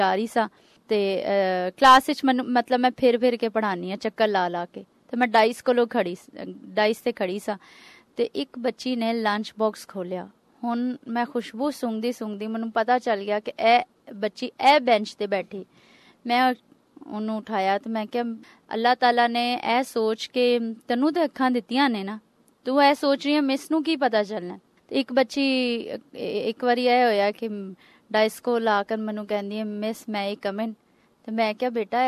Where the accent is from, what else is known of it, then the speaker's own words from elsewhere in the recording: Lahore, Punjab, Pakistan; ਮੈਂ ਲਾਹੌਰ 'ਚ ਹੀ ਪੈਦਾ ਹੋਈ ਹਾਂ, ਸਮਨਾਬਾਦ ਵਿੱਚ ਰਹਿੰਦੀ ਹਾਂ